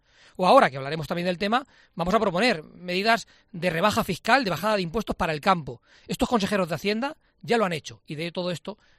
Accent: Castilla-La Mancha, Spain; Vamos a dejar de pagarla a través de los impuestos castellano-manchegos para pagarla a través de los impuestos como españoles.

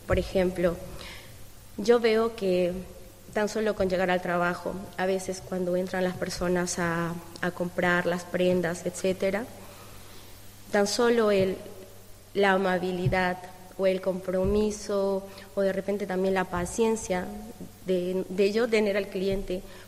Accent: Peru; now in Palencia, Spain; yo soy peruana, tengo 2 años aquí, recién aquí en España, en Palencia

